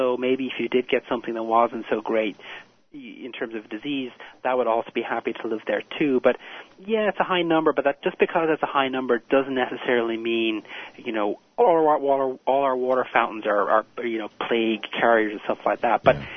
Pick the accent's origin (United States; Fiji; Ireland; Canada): Ireland; Dublin, Leinster; My hometown of Dublin also has that sort of basin effect where you get this horrible smog.